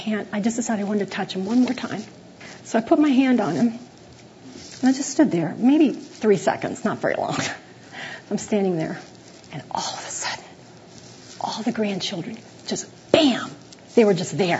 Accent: Florida, United States; I grew up in the Cape Kennedy area, where for a field trip we go to the beach and watch the space shuttle

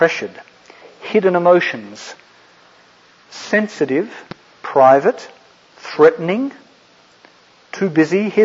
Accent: Australia; accent: Australian; No, that's just my Australian accent.

